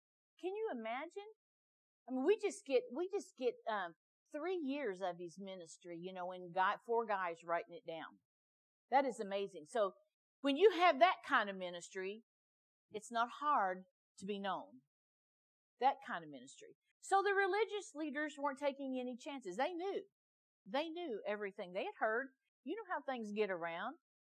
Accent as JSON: {"language": "English", "region": "Missouri", "country": "United States", "said": "So I told you I'm a show me girl. I'm truly from Missouri. I'm a show me girl."}